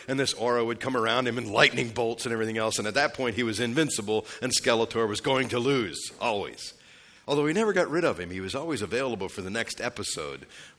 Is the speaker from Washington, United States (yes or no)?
no; Ephrata, Pennsylvania, United States; In my hometown, in colonial days, there was, the buildings are still there, but there was a cloister. The place was named Ephrata after the biblical name for Bethlehem.